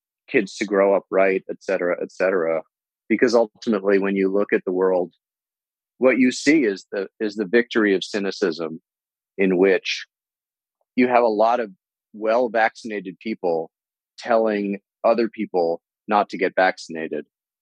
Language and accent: English; New York City, New York, United States; There's definitely windows that I have into just a very different world than I grew up in Greenwich Village.